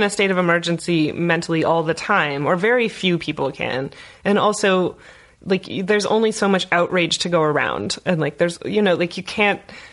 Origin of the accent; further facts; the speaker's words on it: Bloomington, Indiana, United States; born there; I was born in Bloomington